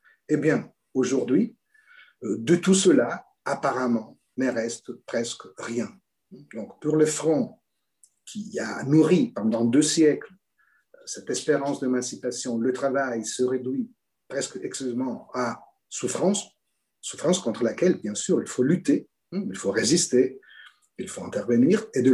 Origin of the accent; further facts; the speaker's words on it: Italy; je viens d'Italie